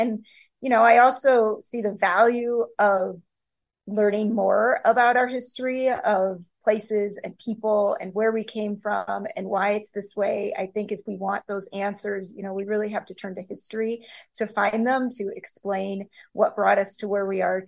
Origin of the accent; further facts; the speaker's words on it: Montana, United States; And growing up in Montana, I there's some really incredible historical stories here